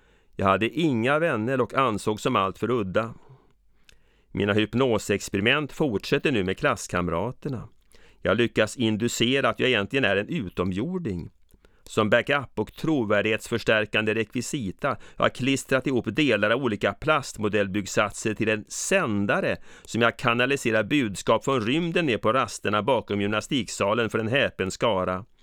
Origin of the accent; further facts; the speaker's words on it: Stockholm, Stockholm County, Sweden; born there; Jag föddes 1957 på Södermalm i Stockholm där jag bodde mina första 4 år på Åsögatan.